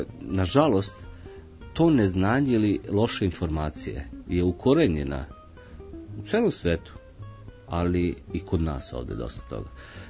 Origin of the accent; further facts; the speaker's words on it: Serbia; kod nas u Srbiji to je ustaljeno pravilo, hleb i meso.